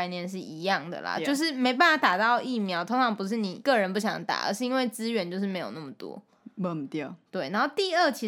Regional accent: Chiayi, Chiayi County, Taiwan; 甚至我们故乡嘉义

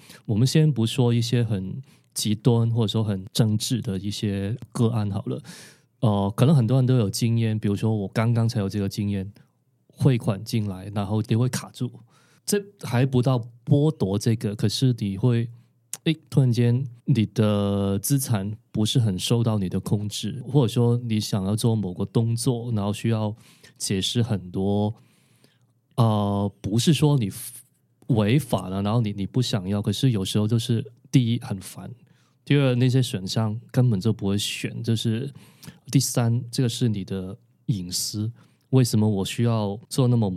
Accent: Hong Kong; 然后是我们香港那边术语都叫强迫金。

